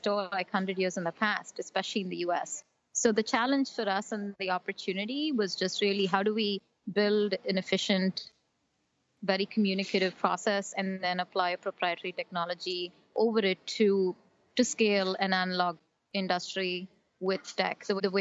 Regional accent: South India, India; now in United States; So I was born and raised in India in the South.

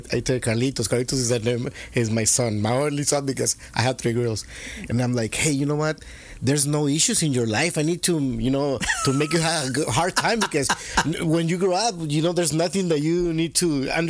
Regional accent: Tijuana, Baja California, Mexico; also born or lived in Mexicali / Ensenada / La Paz; So I lived in Tijuana for 8 years, and then we moved to Mexicali, Ensenada, which is close by. But then we also went to La Paz, Monterrey, so a lot of places.

